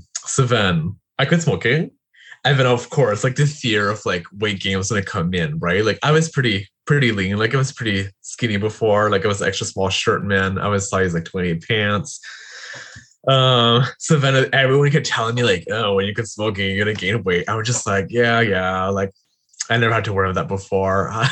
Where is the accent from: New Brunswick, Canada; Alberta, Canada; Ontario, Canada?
Ontario, Canada; I'm from Ontario, Canada right now. I live in Wasaga Beach, and we're talking about potentially moving the Golden Horseshoe sometimes this year as well. So around like Hamilton area.